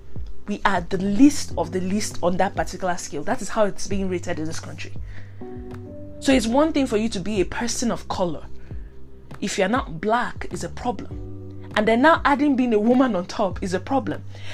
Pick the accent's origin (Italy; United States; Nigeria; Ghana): Nigeria; especially in my home country, Nigeria, telling them that this is a serious issue